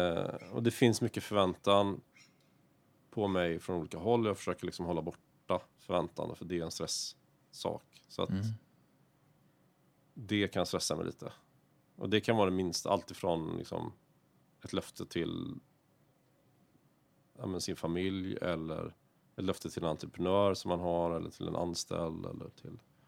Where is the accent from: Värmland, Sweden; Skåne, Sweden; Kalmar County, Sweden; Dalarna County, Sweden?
Värmland, Sweden; Jag känner mig som värmlänning. Men av någon anledning så har varken jag eller mina bröder fått en värmländsk dialekt.